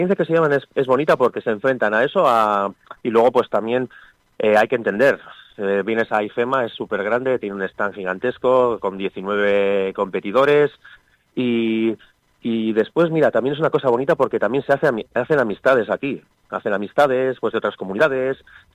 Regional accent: Spain; Somos los españoles, fuimos los que fundamos las skills.

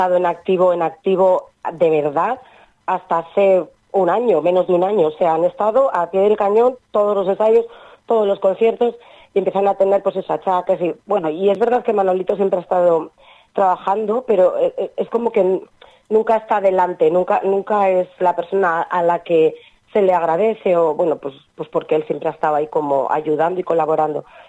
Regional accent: Laredo, Cantabria, Spain; soy de Laredo, vivo en Laredo, he sido muchos años vecina en el mismo barrio que Manolito y que Isabelita

